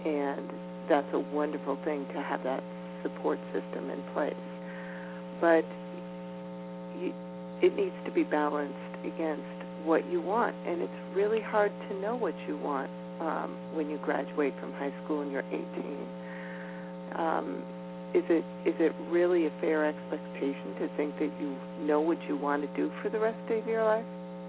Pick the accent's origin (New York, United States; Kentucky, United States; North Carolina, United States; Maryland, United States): New York, United States; Yonkers; now in Vermont, United States; Originally, no. Originally, I'm from Yonkers, New York.